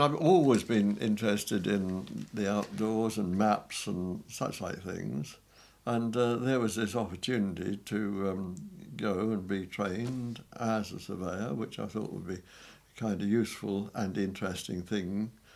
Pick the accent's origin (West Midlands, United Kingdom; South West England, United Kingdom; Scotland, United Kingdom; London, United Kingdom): London, United Kingdom; born there; The date of birth is the 1st of March, 1926. Long time ago, and I was born in West London.